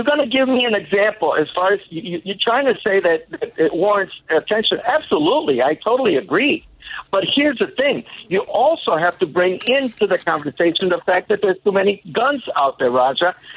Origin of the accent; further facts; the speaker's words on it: Mexico; also born or lived in Texas; I know, because I'm from Mexico, and I've lived in Texas.